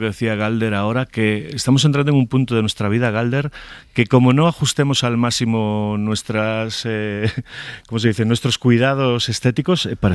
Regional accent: Galicia, Spain; yo como gallego siempre tendré un sí rotundo para Zara

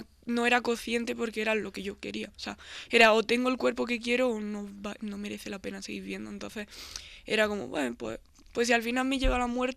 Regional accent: Granada, Andalusia, Spain; porque soy de Granada

